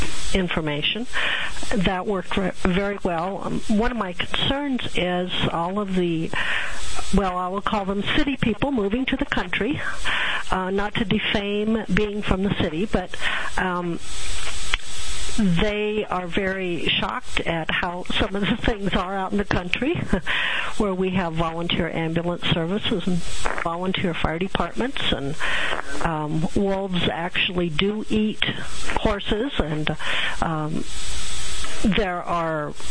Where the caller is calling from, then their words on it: South Dakota, United States; I'm from South Dakota.